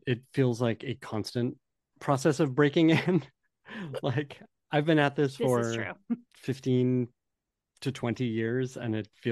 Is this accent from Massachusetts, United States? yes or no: yes; Boston, Massachusetts, United States; But I'm originally from Boston. I graduated from Emerson College, which is where I learned how to write television.